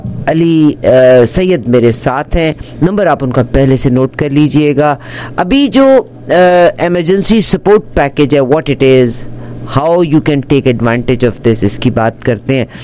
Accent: Pakistan; now in Canada; یہ انڈیا میں پیدا ہوا, میں پاکستان میں پیدا ہوئی, and I was living in Pakistan. پھر ہم کینیڈا میں آ گئے

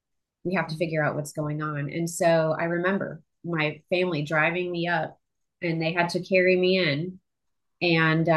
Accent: Midwest, United States; And I grew up in the Midwest, by the way, and I've had tick bites in Wisconsin, but nobody cared.

